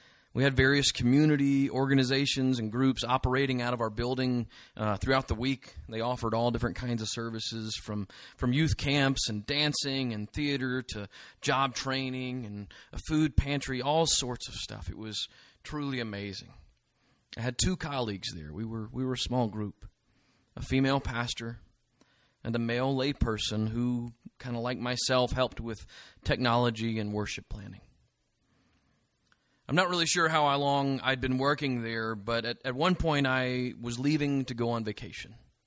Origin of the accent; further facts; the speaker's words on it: Memphis, Tennessee, United States; 50 years after the assassination of Dr. Martin Luther King Jr. in my hometown of Memphis, Tennessee.